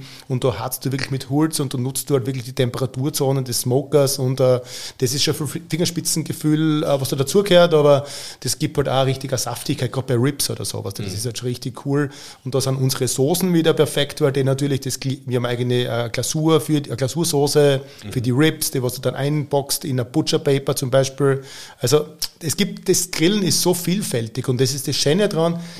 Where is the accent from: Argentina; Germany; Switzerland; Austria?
Austria; Styria